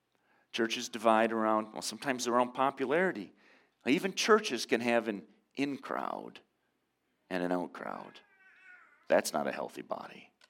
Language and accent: English; Saginaw, Michigan, United States; I grew up in Saginaw, and Saginaw was, at the time, a GM town.